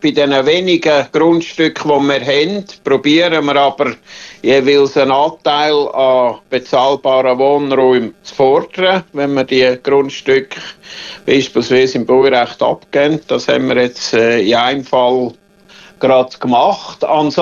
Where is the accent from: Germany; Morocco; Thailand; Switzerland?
Switzerland; Engelberg, Obwalden; Restaurant Ende der Welt in Engelberg. Das ist ein paar Meter von dort an den Weg, wo ich aufgewachsen bin.